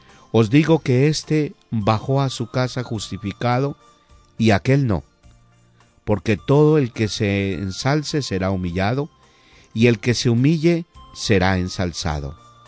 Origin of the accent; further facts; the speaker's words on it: Salado Blanco, Huila, Colombia; born there; allá desde mi pueblo donde yo nací, en Salado Blanco, Huila